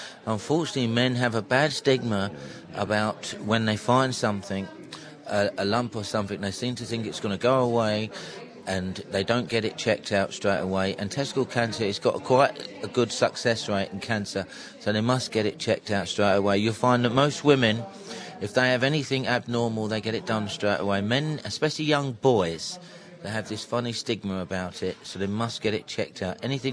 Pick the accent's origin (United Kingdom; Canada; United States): United Kingdom; Tooting, London; Well, it's a bit... It's not the greatest place in the world.